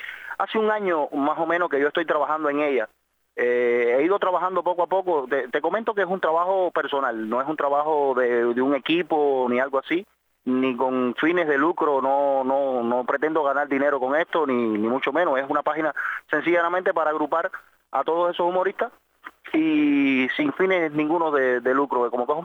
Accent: Cienfuegos, Cuba; moved away as an adult; also born or lived in Qatar / Jordan; now in Egypt; yo soy cubano, ya lo sabes, ya nací en Cienfuegos, allá en Cuba, y desde niño estudié en la escuela de arte, hasta que me gradué. Es decir, soy artista, soy músico, y salí de Cuba como músico con un contrato de trabajo para Qatar.

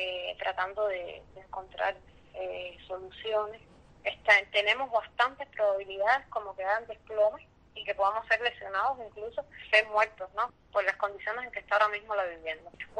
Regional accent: Havana, Cuba; se les hace a ellos difícil ubicarnos allí por el hecho de que somos de Habana Vieja

